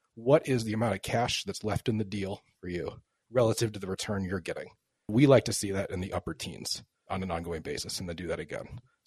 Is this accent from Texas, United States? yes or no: no; Chicago, Illinois, United States; I'm from Chicago.